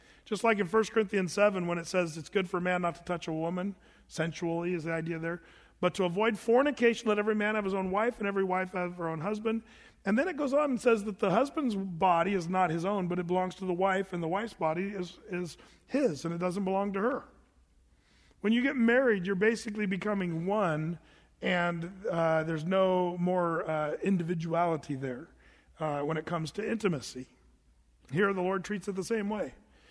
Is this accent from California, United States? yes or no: no; Oregon, United States; I grew up in Southern Oregon, and never forget, me and my buddies, we'd want to go inner tubing down the Applegate River